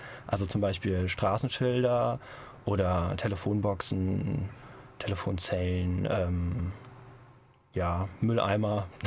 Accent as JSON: {"language": "German", "town": "Ingelheim", "region": "Rhineland-Palatinate", "country": "Germany", "said": "Also ich komme aus Ingelheim und da habe ich schon ein bisschen was gemappt."}